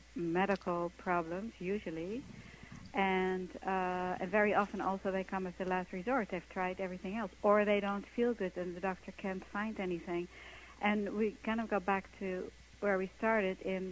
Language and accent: English; Netherlands; English is a second language; now in New York, United States; I came from Holland to New York to be a dancer, and I got myself into this company